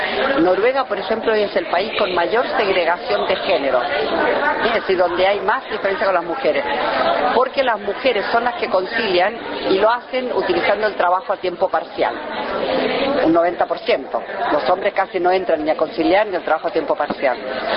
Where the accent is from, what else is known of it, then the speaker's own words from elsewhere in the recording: Argentina; born there; also born or lived in Chile; Yo nací en Argentina, viví muchos años en Chile